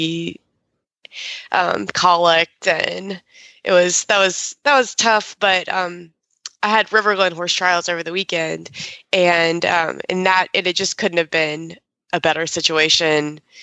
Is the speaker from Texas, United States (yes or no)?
no; Tennessee, United States; We've got a gal from Tryon, and I'm coming from Tennessee, and I, as I told Glenn, I would not bet against a Southern broad